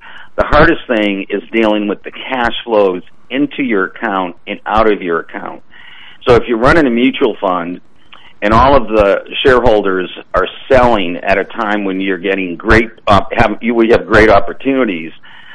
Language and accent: English; Boston, Massachusetts, United States; I grew up in the Boston area, and so all those companies were around me